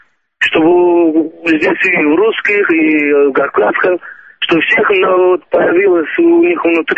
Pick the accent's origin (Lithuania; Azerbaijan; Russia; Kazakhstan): Azerbaijan; Азербайджанец, да.